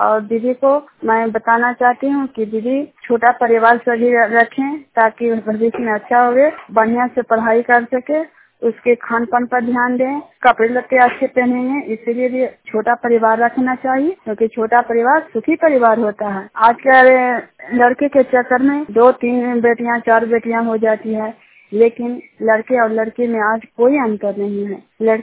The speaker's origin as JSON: {"language": "Hindi", "town": "Jinyan", "region": "Bihar", "country": "India", "said": "जिन्यान गांव के रहने वाली हूँ।"}